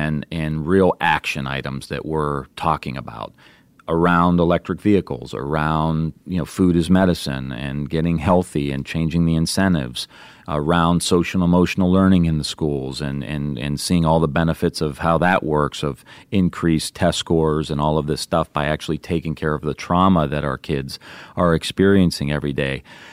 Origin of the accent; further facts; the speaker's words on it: Ireland; And I'm Irish.